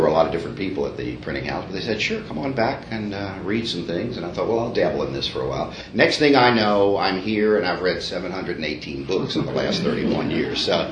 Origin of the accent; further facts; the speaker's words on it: Louisville, Kentucky, United States; I was born in Louisville, Kentucky. And I say that because I love the place I was born. I've lived there my whole life.